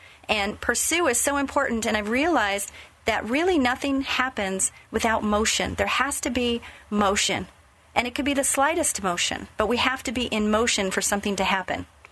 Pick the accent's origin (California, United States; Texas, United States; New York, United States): California, United States; Simi Valley; I'm from Simi.